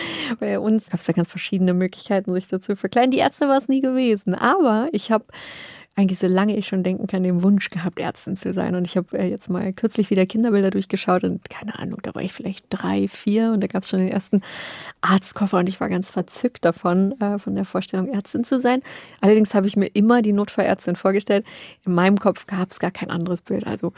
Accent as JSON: {"language": "German", "region": "Brandenburg", "country": "Germany", "tie": "born or raised there", "said": "Ja, der Spreewald, da wohnt mein Herz immer noch, ist immer noch meine Heimat."}